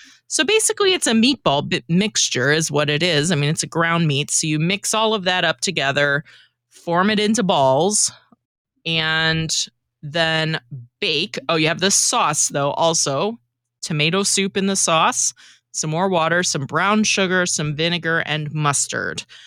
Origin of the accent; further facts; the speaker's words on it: Iowa, United States; I grew up in Iowa.